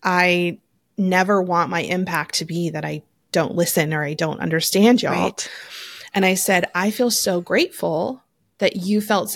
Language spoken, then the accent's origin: English; Cincinnati, Ohio, United States; I grew up in Cincinnati.